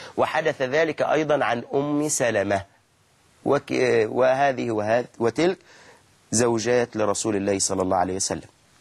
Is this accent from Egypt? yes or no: yes; Egypt; وإحنا عندنا كمصريين